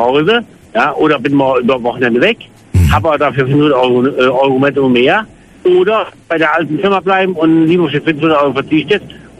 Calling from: Koblenz, Rhineland-Palatinate, Germany; Ich bin aus Koblenz

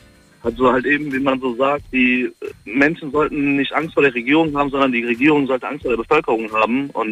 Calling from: Düsseldorf, North Rhine-Westphalia, Germany; Düsseldorf.

